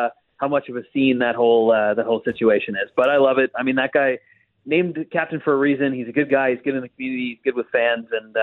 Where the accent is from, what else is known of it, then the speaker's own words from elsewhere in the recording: Toronto, Ontario, Canada; I'm from Toronto